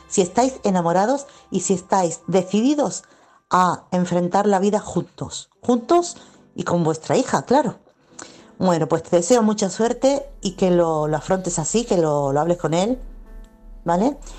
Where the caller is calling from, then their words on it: Chiclana, Andalusia, Spain; corresponsal de Chiclana